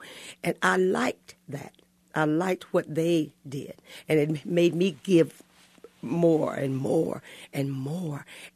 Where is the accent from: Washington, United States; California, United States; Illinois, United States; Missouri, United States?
Missouri, United States; Kansas City; I grew up in Kansas City, Missouri.